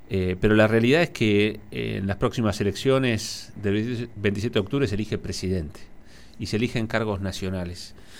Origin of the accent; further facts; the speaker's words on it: Neuquén, Argentina; somos todos neuquinos